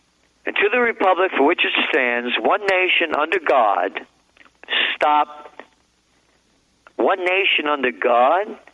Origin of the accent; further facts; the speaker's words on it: United States; That's not my country. I'm an American.